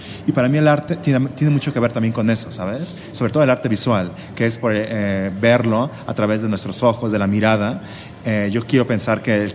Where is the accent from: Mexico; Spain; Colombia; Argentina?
Mexico; Guadalajara, Jalisco; born there; Nacimos en Guadalajara.